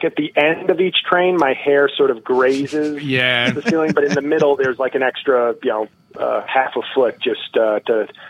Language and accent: English; Bronx, New York, United States; I'm from the Bronx.